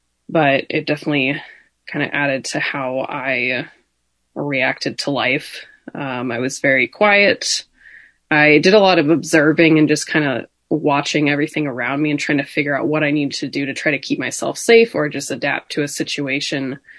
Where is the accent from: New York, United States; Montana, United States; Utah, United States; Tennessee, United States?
Montana, United States; now in Portland, United States; I'm in Portland, Oregon right now. But I'm from Montana and I was born into a family that my parents didn't drink at all.